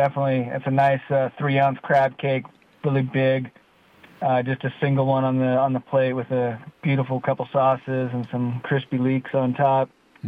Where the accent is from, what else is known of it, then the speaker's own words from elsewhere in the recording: Sacramento, California, United States; Before that, I was from the Sacramento area.